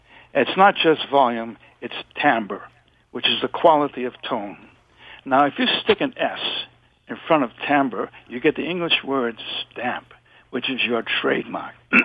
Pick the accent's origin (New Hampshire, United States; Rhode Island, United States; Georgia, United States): New Hampshire, United States; also born or lived in New York; And I'm from New Hampshire, but I spent about 30 or 35 years or so singing in New York.